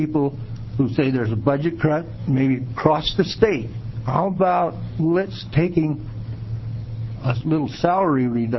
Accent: Dallas, Oregon, United States; I'm from Dallas, Oregon. I entered the Army from Corvallis, Oregon.

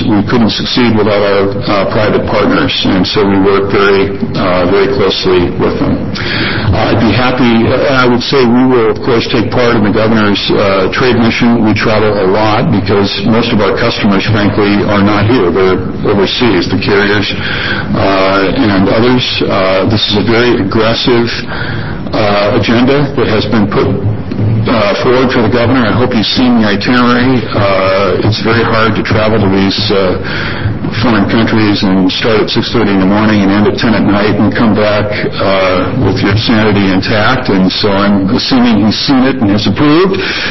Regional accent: Astoria, Oregon, United States; I was born and raised in Astoria, and the airport employs more people than live in my old hometown of Astoria.

